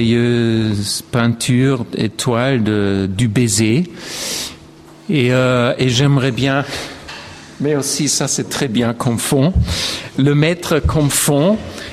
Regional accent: Vienna, Austria; French is a second language; Et comme je suis de Vienne, j'ai toujours tendance de...

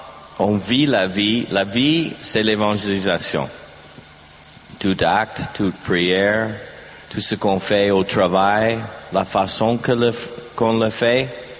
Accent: United States; accent: American; French is a second language; Un bon accent américain.

